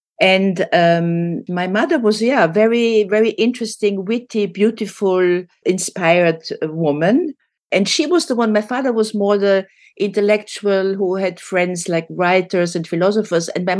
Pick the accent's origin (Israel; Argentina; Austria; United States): Austria; Vienna; Well, I was born in Vienna, which you could still call the after-war Vienna. I was born 1950, but everything was still very present.